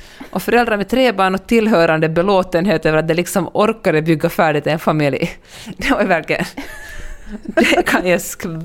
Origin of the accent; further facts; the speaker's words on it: Sweden; häromdagen kom jag på mig själv med att säga att jag kom från Sverige.